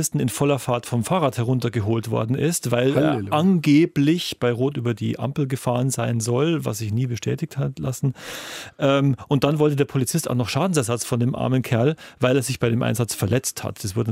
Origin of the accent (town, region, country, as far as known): Germany